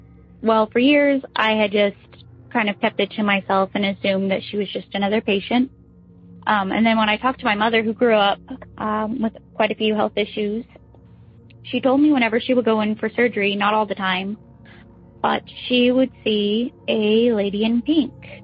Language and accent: English; Idaho, United States; now in Kentucky, United States; from Kentucky. I'm originally from Idaho.